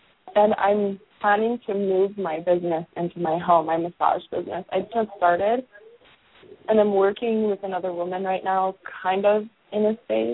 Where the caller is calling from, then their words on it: Ashland, Oregon, United States; I'm calling from Ashland, Oregon.